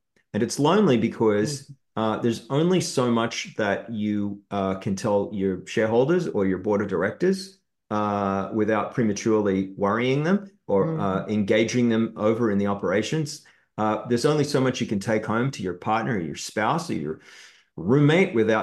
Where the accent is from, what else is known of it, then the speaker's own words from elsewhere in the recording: Australia; I grew up in Australia, so cricket's a big part of my life.